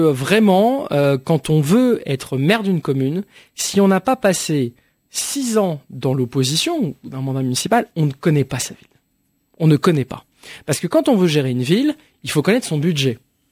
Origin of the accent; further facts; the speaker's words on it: Pantin, Île-de-France, France; je crois en la Seine-Saint-Denis. Pantin, c'est la ville où j'ai passé toute ma jeunesse